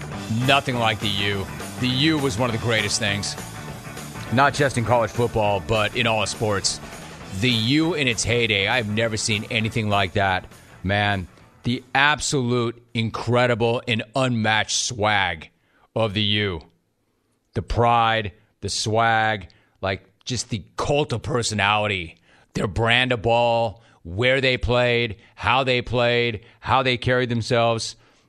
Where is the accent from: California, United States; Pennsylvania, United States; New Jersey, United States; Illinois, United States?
California, United States; Los Angeles; Paul, I grew up in Los Angeles, and I used to talk to Scott Osler.